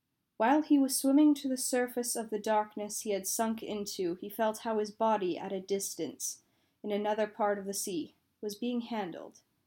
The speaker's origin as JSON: {"language": "English", "country": "Canada", "said": "I am from Canada. You're welcome to guess where."}